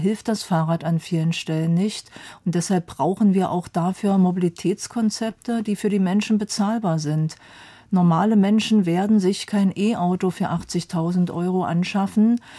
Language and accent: German; Dessau, Saxony-Anhalt, Germany; born there; Wissen Sie, ich lebe ja immer noch in Dessau, wo ich geboren bin